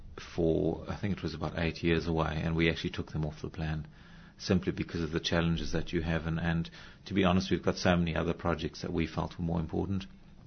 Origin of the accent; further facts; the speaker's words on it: South Africa; I grew up in South Africa with a bedroom full of weird and wonderful creatures, including a number of snakes.